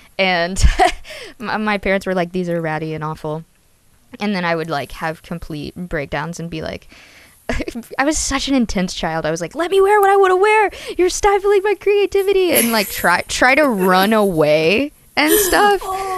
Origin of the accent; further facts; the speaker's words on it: Tennessee, United States; because I grew up in Tennessee and it would have been taboo otherwise.